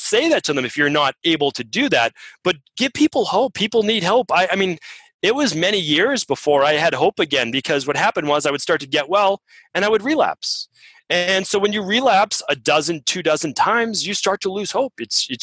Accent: Medford, Massachusetts, United States; I grew up in Medford, Massachusetts.

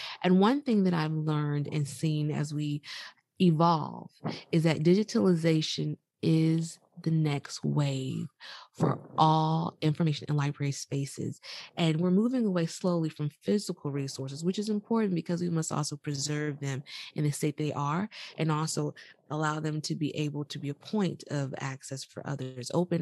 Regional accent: Georgia, United States; And I transitioned to Georgia, back to my home state.

